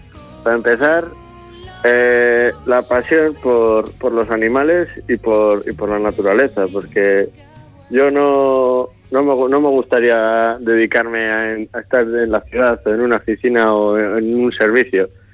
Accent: Betoño, Basque Country, Spain; Sí, yo nací en Betoño y de momento sigo viviendo en Betoño, no me voy a olvidar de aquí nunca.

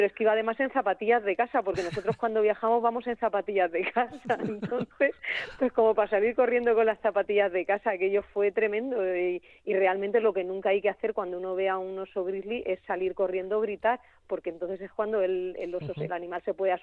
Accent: Castilla-La Mancha, Spain; Nos encanta porque somos manchegos, entonces, pues oye, nuestra tierra, y trotamundos porque somos muy de nuestra tierra

